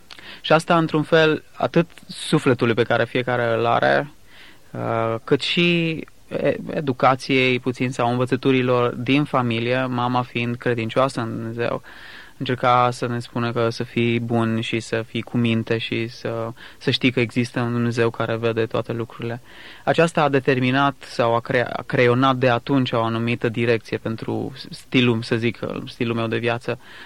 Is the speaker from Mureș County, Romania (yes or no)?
no; Sibiu, Sibiu County, Romania; now in Timișoara, Romania; Sunt deloc din Sibiu și am absolvit o școală, o facultate în Timișoara, după care de 5 ani de zile am rămas mai departe în Timișoara.